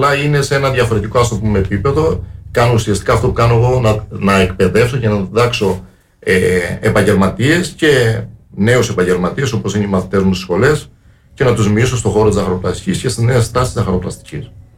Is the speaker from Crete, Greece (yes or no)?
yes; Agios Thomas, Crete, Greece; now in Heraklion, Greece; ζω εδώ στο Ηράκλειο, μάλλον διαφορετικά θα το πω, μένω στο Ηράκλειο αλλά ζω στον Άγιο Θωμά, γιατί η σκέψη της ψυχής μου είναι στον Άγιο Θωμά